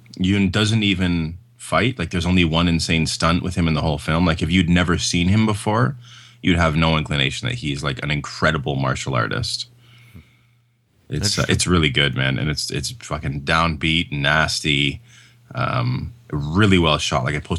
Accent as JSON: {"language": "English", "country": "Canada", "said": "despite being Canadian and loving hockey."}